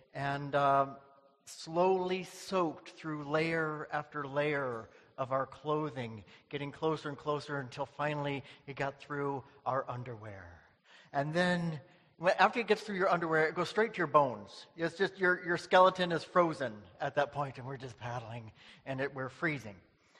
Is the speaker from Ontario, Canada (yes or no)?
yes; Ontario, Canada; but I'm from Ontario where the canoe is king, okay?